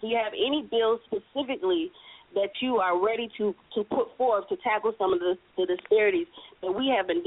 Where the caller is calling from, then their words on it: Minneapolis, Minnesota, United States; I'm calling from Minneapolis.